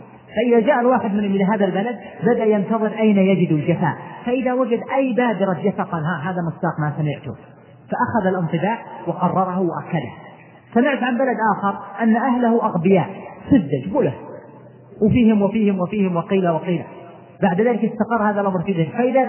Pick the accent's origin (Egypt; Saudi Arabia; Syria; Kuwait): Saudi Arabia; عندنا في السعودية مثلا فيه مناطق معينة